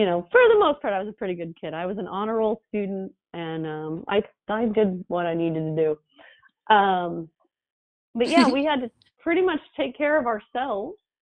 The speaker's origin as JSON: {"language": "English", "town": "Valparaiso", "region": "Indiana", "country": "United States", "said": "Yeah, so I was born, I'm from Indiana originally, and I was born in Valparaiso, which is near Chicago."}